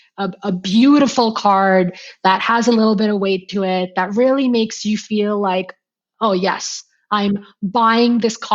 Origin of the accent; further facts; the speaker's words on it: India; moved away; I moved over from India.